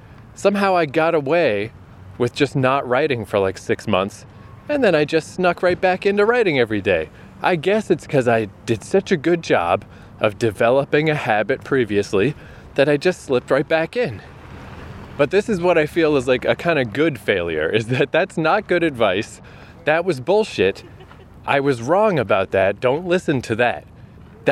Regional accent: New Brunswick, Canada; now in -; being back in my hometown, where definitely the most difficult part of this writing process occurred, I was walking around with my friend Brad the other day, and just like, oh yeah, here we are in Odell Park

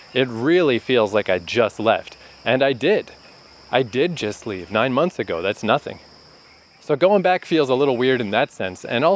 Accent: Canada; I'm just a tourist. I'm just from Canada.

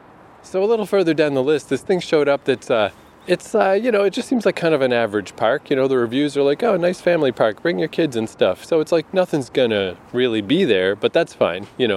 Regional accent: New Brunswick, Canada; You know, I'm always saying, like, I grew up on the St. John River in New Brunswick.

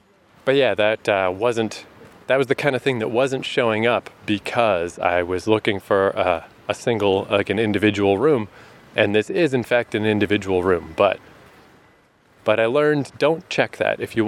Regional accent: Fredericton, New Brunswick, Canada; now in Vancouver, Canada; And I remember after I had left my hometown and I moved to Vancouver, the first time I came back to visit, I brought along my Vancouver girlfriend and my friend Matt, who was still, at that point, still in Fredericton.

